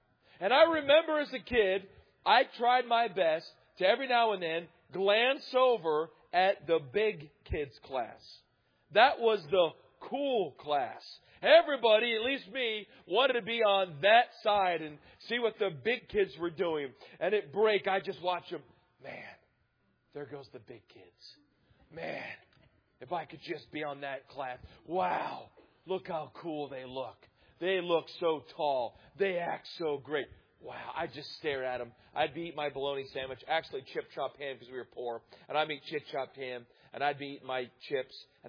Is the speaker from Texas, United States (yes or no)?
no; Coshocton, Ohio, United States; I love my hometown of Coshocton. I spent my good years there. But it's not the same place that I grew up in.